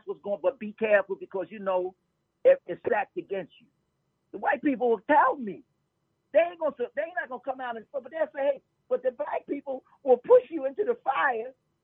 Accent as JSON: {"language": "English", "town": "Brooklyn", "region": "New York", "country": "United States", "said": "I'm originally from Brooklyn, New York."}